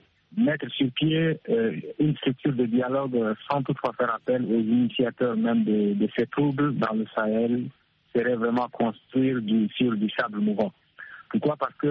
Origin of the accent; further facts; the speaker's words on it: Chad; chez nous, au Tchad, on dit dans notre arabe local